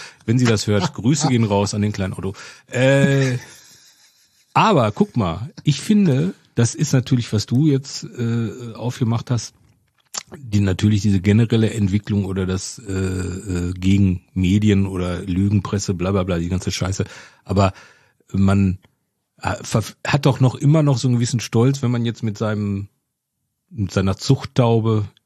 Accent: Bochum, North Rhine-Westphalia, Germany; ich komme ja aus Bochum

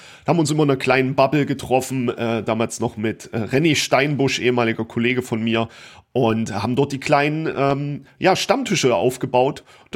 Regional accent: East Germany, Germany; Ich komme aus dem Osten und habe dort in einem Ort gelebt mit einer Kaserne, ganz normal.

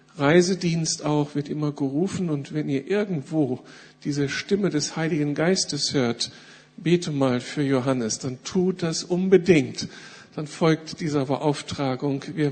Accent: Berlin, Germany; wir fühlen uns als Berliner jetzt echt privilegiert

